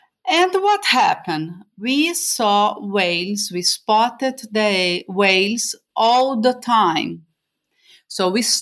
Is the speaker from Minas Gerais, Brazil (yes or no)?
no; Rio de Janeiro, Brazil; moved away as an adult; now in Norway; I live in Norway, in a small island with only 10,000 people. So it's very different from where I'm from, Rio de Janeiro, big city in Brazil.